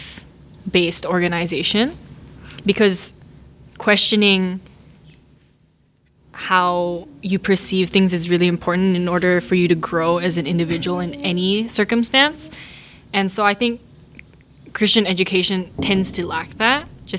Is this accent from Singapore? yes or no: yes; Singapore; because I grew up in Singapore